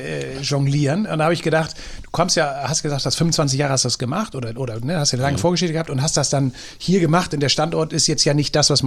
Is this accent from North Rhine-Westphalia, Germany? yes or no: no; Drochtersen, Lower Saxony, Germany; Ich komme aus Drochtersen auf der anderen Elbseite oder Landkreis Stade